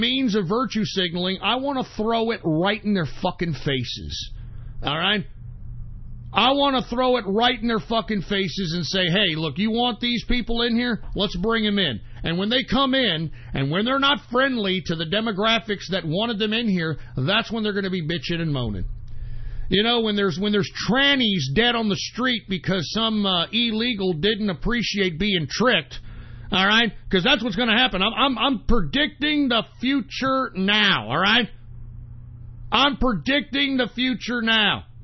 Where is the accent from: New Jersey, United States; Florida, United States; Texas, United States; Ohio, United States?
Texas, United States; I've been in Texas all my life, okay? I'm born and raised in Texas, all right? I have lineage that traces back to the Texas martyrs.